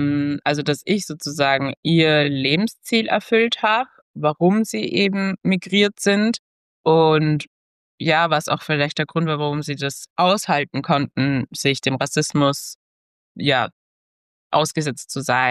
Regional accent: Austria; ich bin in Österreich aufgewachsen, da nennt man das Matura.

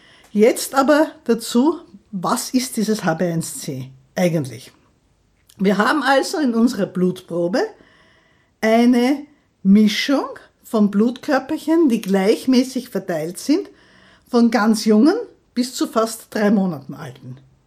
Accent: Austria; bei uns in Österreich

